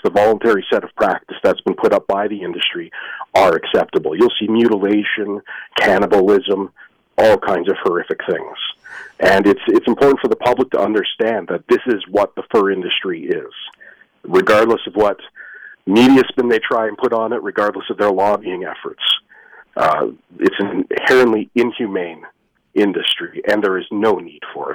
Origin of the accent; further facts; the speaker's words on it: Ontario, Canada; Realistically, I'm from Ontario, and we had a town called Walkerton where water quality was not considered important